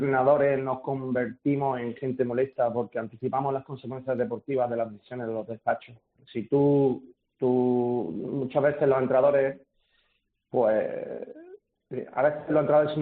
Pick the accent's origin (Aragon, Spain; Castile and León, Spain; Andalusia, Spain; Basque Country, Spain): Andalusia, Spain; Granada; además somos de Granada y matamos por el club.